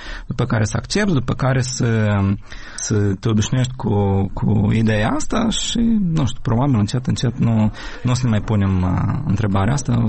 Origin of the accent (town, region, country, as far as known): Ukraine; Romanian is a second language